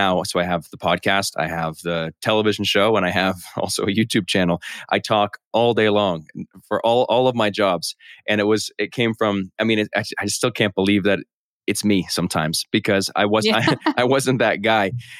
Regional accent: Canada; I was locked down in my hometown in Canada for a while

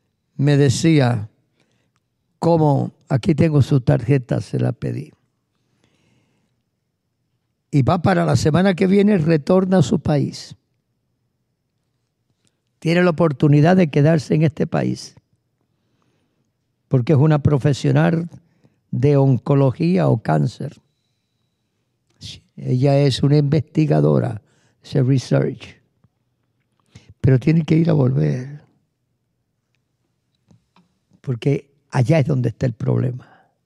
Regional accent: Puerto Rico; Yo soy boricua. Yo vengo de una raza donde posiblemente 45 a 50% europeo y quizás más

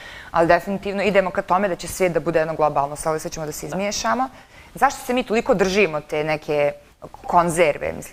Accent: Bosnia & Herzegovina; ja kao Bosanka Hercegovka, kao žena, kao single žena

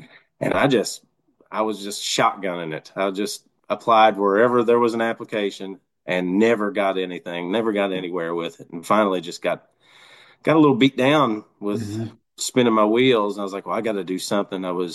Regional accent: Ashland, Kentucky, United States; now in Georgetown, United States; I was born in northeastern Kentucky near Huntington, West Virginia. It's Ashland, Kentucky.

